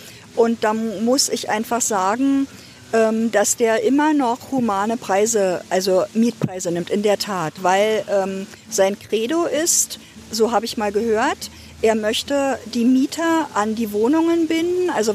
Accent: Ludwigsfelde, Brandenburg, Germany; now in Potsdam, Germany; Also ich bin eine gebürtige Ostdeutsche und aufgewachsen in Ludwigsfelde. Das ist 18 Kilometer von Potsdam weg und bin dann vor wahrscheinlich 25 Jahren mit meinem Mann nach Potsdam gezogen.

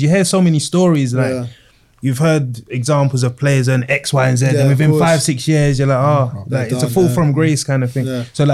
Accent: London, United Kingdom; He used to take us to school in the Peugeot, Black Peugeot. We grew up in Bermondsey.

